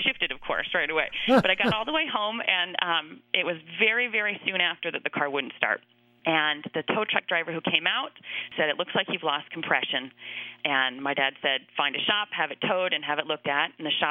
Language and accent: English; Armenia; We're from Armenia, Armenian-American.